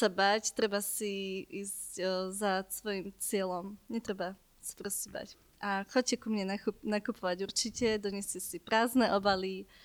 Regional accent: Vráble, Nitra Region, Slovakia; Ja som zo západného Slovenska, okolie Nitry, Vrable.

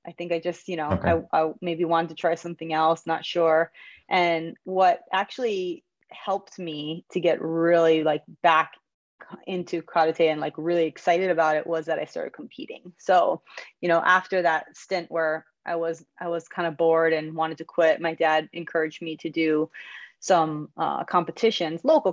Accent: Honolulu, Hawaii, United States; Well, I was born in Honolulu, Hawaii. Spent most of my early years there.

